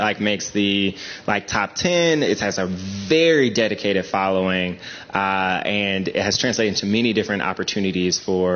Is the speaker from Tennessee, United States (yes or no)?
yes; Memphis, Tennessee, United States; I'm from Memphis, Tennessee in America